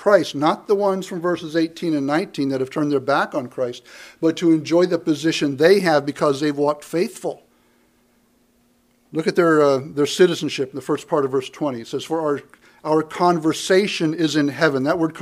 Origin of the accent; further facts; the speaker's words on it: United States; born there; I'm thankful that by God's grace I was born in America